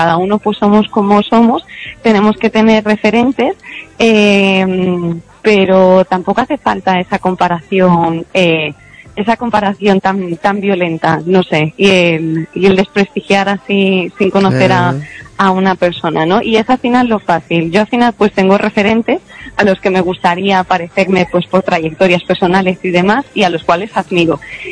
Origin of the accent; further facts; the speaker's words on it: Canary Islands, Spain; moved away as an adult; como empecé con a los 23 años, me vine de Canarias, de trabajo que tenía para aquí